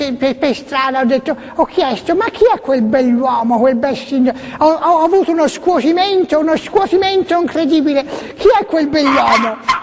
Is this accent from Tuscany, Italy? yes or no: yes; Tuscany, Italy; now in Rome, Italy; io sto a Roma. Sì, io ti posso, io sono toscana però, sai, sono toscana. Sì, però sto a Roma da tanti anni